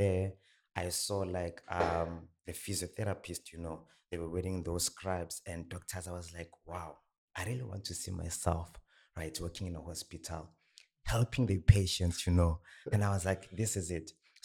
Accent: Orange Farm, Gauteng, South Africa; English is a second language; I'm coming from Orange Farm, which is in Gauteng.

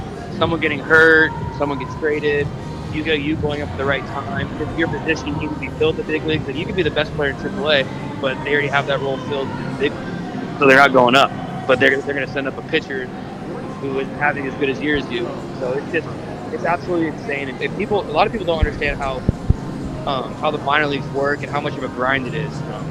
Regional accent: Phoenix, Arizona, United States; then when the D-backs called me this last offseason in December, I said, yeah, let's do it. It's my hometown.

